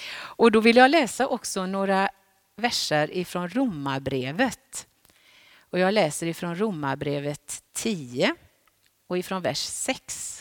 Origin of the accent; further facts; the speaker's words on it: Sollebrunn, Västra Götaland County, Sweden; Och jag kan än komma ihåg någon gång för väldigt många år sedan i Sollebrunn där jag växte upp.